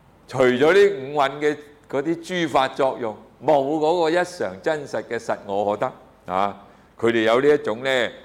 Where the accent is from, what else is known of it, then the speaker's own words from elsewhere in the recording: China; 好似我哋中國人咧執住有一個魂魄在我哋嘅身嗰度走出嚟噶嘛